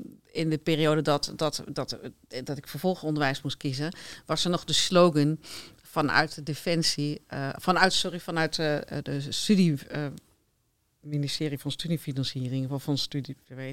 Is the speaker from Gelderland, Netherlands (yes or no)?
yes; Duiven, Gelderland, Netherlands; also born or lived in Arnhem; Ik ben geboren in Arnhem en opgegroeid in Duiven.